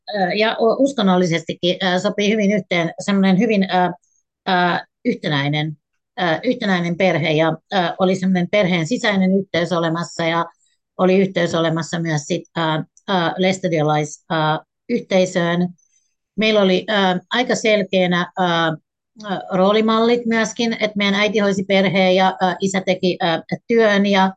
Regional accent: Tampere, Pirkanmaa, Finland; Mä olen Tampereelta ja Mansesta. Ja toki meidän perheen niin kuin dynamiikka oli kovasti sen lestadiolaisuusyhteisön mukainen

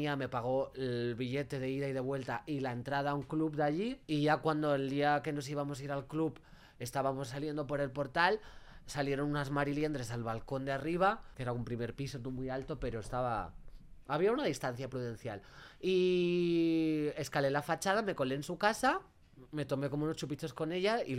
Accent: Magaluf, Balearic Islands, Spain; Además, me crié en Magaluf y mi ventana del cuarto daba a la calle

